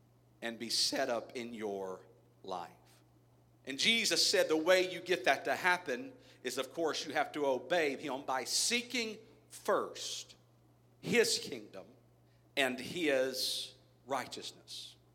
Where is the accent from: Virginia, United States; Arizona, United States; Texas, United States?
Texas, United States; And I try, but I'm too much from Southeast Texas, and I just can't go there, all right?